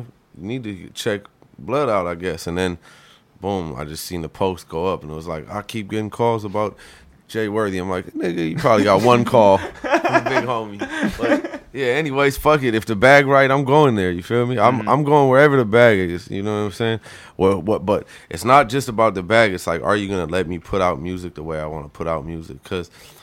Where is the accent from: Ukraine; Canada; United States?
Canada; He forgot completely that I was from Canada.